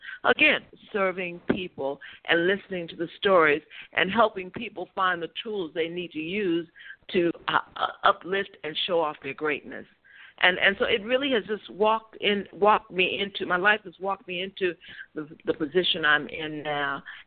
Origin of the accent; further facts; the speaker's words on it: Chicago, Illinois, United States; I'm from Chicago and have a phenomenal husband and two phenomenal children.